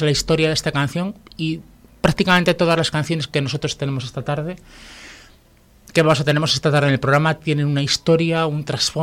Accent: Cantabria, Spain; porque nosotros somos casi todos cántabros

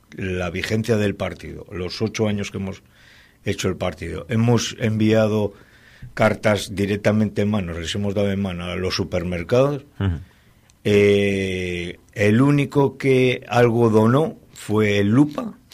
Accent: Laredo, Cantabria, Spain; pero sí sabe que nosotros somos de Laredo.

